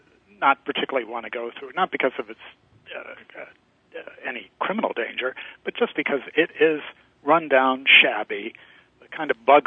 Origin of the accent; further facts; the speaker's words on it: United States; You know, as an American, I'm here all the time working